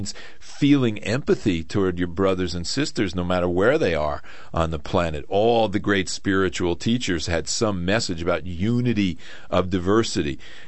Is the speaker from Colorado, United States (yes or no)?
no; New Jersey, United States; Now, the guys I grew up with in New Jersey on the streets would say, ah, that's a bunch of mumbo jumbo.